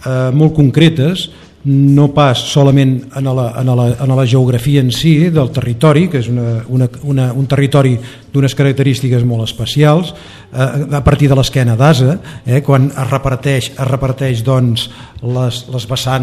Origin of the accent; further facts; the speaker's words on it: Granollers, Catalonia, Spain; Jo sóc fill de Granollers